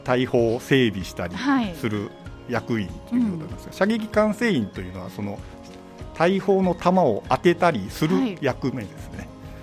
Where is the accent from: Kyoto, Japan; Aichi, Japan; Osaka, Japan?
Kyoto, Japan; Maizuru; 私の出身は京都府舞鶴市です。地元東舞鶴高校を卒業後、平成2年海上自衛隊舞鶴教育隊に入隊しました。